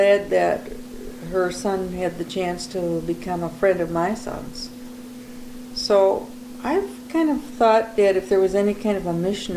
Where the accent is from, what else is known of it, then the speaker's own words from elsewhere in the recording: Madison, United States; I mean, I grew up in Madison, and there were two Jewish kids in my high school.